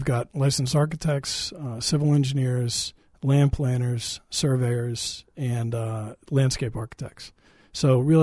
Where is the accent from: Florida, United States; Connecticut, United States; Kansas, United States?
Connecticut, United States; also born or lived in Massachusetts; now in New Hampshire, United States; Originally Connecticut, and I went to school at Massachusetts and moved further north into New Hampshire.